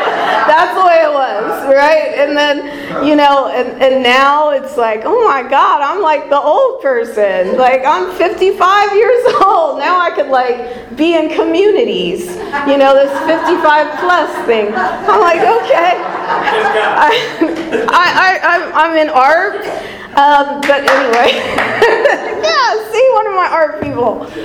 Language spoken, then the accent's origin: English; Venice, California, United States; I grew up in Venice, the West Side. I'm back on the West Side now.